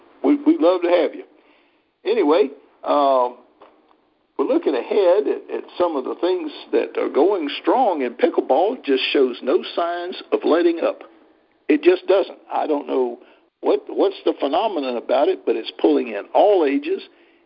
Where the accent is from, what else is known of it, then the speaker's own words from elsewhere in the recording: Jacksonville, Florida, United States; I'm from Jacksonville originally, so it's a great town. I love it.